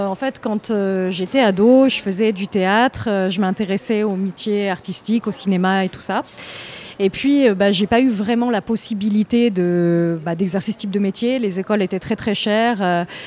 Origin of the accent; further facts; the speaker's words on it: Avignon, Provence-Alpes-Côte d'Azur, France; Alors oui, ben moi je suis d'Avignon, donc oui.